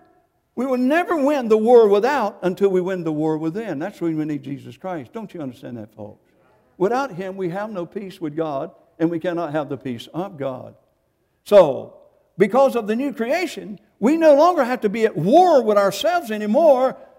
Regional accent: United States; Well, I come from Johnson County.

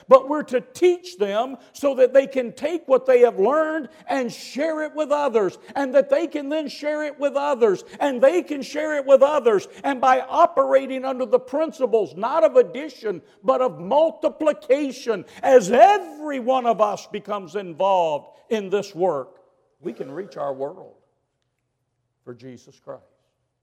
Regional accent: United States; now in Singapore; And of course, I'm an American. I'm obviously the foreigner there.

